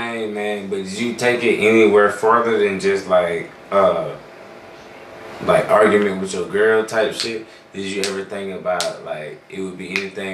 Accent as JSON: {"language": "English", "town": "Macon", "region": "Georgia", "country": "United States", "said": "If you don't know, I'm from Macon, or the young man we fucking with right now, he's also from Macon, so."}